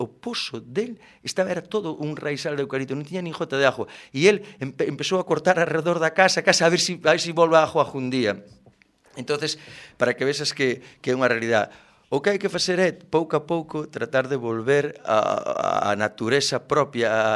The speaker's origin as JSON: {"language": "Galician", "town": "Ribeira", "region": "Galicia", "country": "Spain", "said": "pero tamén a miña terra, eu son de Ribeira e a Curota, todo eso."}